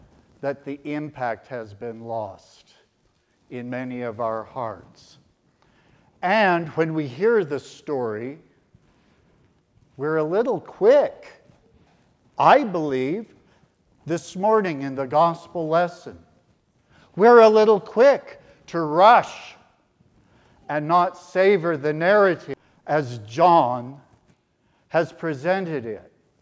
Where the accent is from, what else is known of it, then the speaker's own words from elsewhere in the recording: Ashton, Idaho, United States; I was born and raised in Ashton, Idaho. Some of you are probably familiar with Ashton. My four families of origin were all there before 1900.